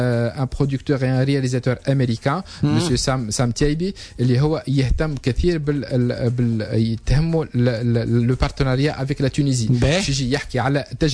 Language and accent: Arabic; Tunisia; عندنا في تونس